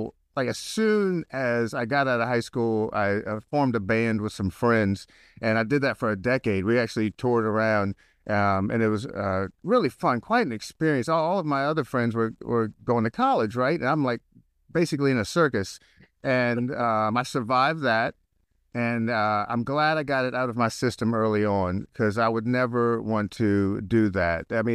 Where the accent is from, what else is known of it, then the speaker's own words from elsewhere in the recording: New Orleans, Louisiana, United States; also born or lived in Atlanta / Charlotte; now in Lexington, United States; So I was born in New Orleans, and I spent most of my entire life in the Southeast. Spent most of my childhood in New Orleans, moved to Atlanta, Charlotte, and then ended up in Columbia, South Carolina